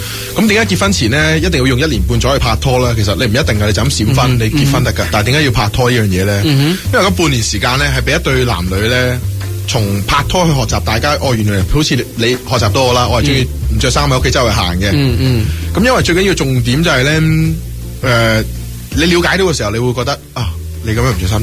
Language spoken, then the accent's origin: Cantonese; China; 我哋中国人。